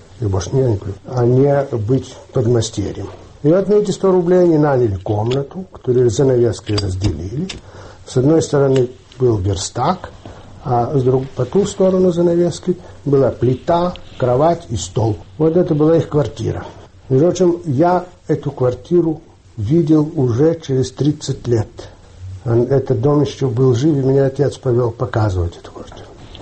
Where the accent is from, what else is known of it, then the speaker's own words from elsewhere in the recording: Kyiv, Kyiv City, Ukraine; born there; Я родился в Киеве. Все дети родились в Киеве.